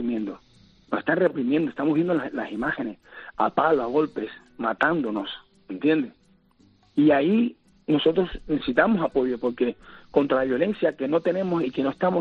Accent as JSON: {"language": "Spanish", "country": "Cuba", "lives_now": "Spain", "said": "al final todos somos cubanos que pensamos diferente."}